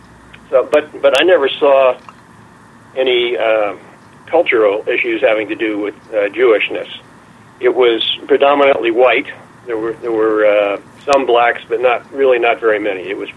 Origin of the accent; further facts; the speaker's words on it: Montclair, New Jersey, United States; I was both born and grew up in Essex County, New Jersey, which is a county directly west of New York City, and only about 20 miles from New York City. Actually was born at a hospital that was half in Glen Ridge and half in Montclair, New Jersey. Lived in Montclair